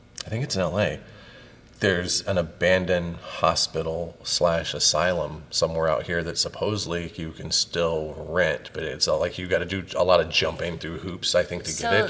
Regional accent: the South, United States; because I'm from the South, and we all know about the South and the trailer parks

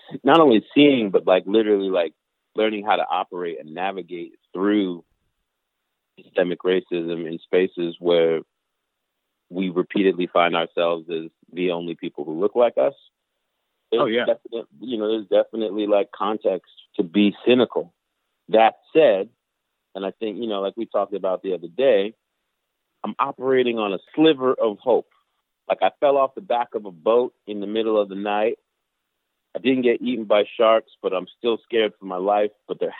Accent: New York City, New York, United States; I got a really special set of tools and experience growing up in New York City.

